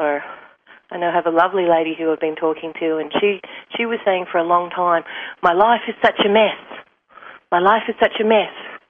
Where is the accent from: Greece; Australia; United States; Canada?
Australia; I'm from Australia.